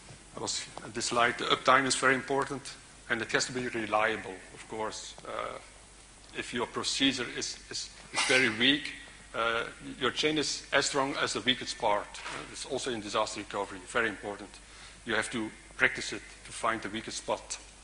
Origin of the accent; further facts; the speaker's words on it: Belgium; I'm from Belgium. Who am I? You can see I'm a senior